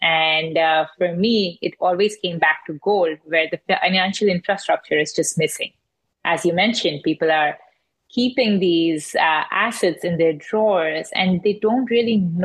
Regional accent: India; I grew up in India, and in India, I saw gold as a source of wealth

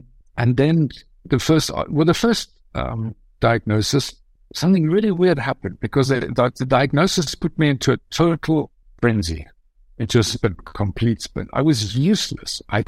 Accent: South Africa; moved away as an adult; also born or lived in Germany / London, United Kingdom; I grew up in South Africa. I studied photography there. I worked as a photographer as well. I am of German descent. I am German. After South Africa, I left, went to Germany

